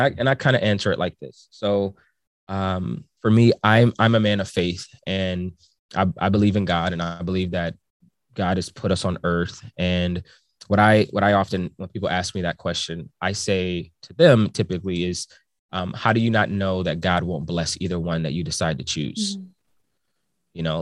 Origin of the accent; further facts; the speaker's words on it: Ohio, United States; moved away as an adult; we moved to California, which I was born and raised in Ohio. And so California was 2,600 miles away from everything that I had known.